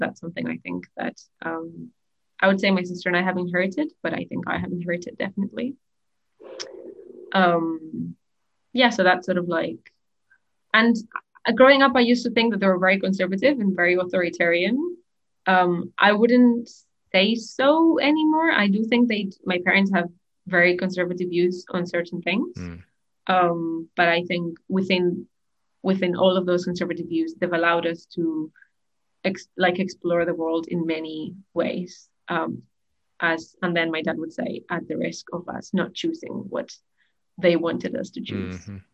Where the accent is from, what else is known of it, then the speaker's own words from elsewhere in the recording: Spain; moved away as an adult; now in United Kingdom; I was born and raised in Spain, and I've been living in the UK for the last 3 years and a half.